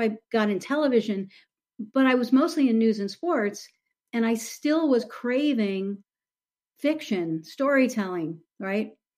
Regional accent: New York City, New York, United States; So this was in the New York area. I'm from New York City, born in New York City. So I went to school in that area.

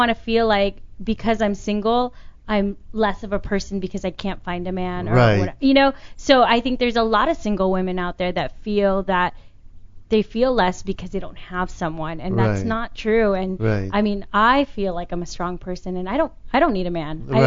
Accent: Anaheim, California, United States; also born or lived in Norwalk; Yeah, I grew up in Anaheim and in Norwalk, so.

